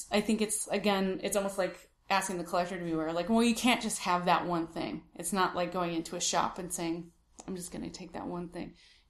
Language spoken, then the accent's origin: English; Chicago, Illinois, United States; I'm from the north side of the city in a little nook called Edgewater, which, as you may gather from the name, is right by the lake.